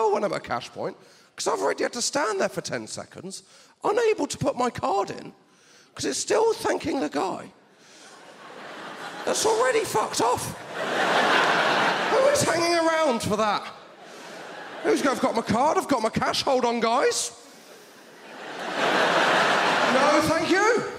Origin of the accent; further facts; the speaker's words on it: South West England, United Kingdom; When I was growing up in Devon, the most advanced technology I had was if I held a buttercup underneath another child's chin.